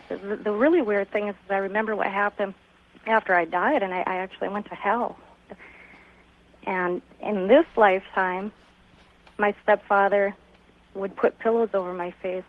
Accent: South Dakota, United States; I'm from South Dakota.

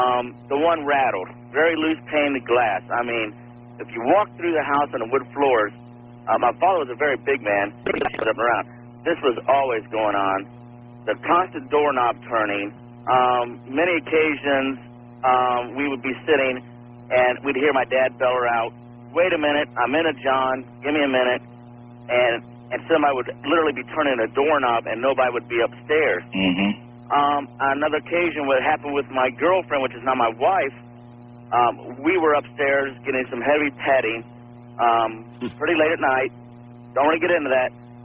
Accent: Ohio, United States; I'm from Central Ohio.

